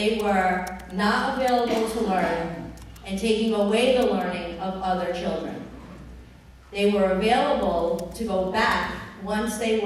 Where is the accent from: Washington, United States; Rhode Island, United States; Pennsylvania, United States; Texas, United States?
Rhode Island, United States; Bristol; I have strong ties to this community. I grew up in Bristol and Warren. All my family still lives here.